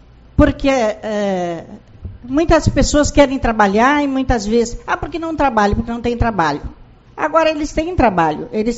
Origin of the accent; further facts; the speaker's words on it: Barra do Quaraí, Rio Grande do Sul, Brazil; desde que eu me conheço por gente, me criei na Barra do Quaraí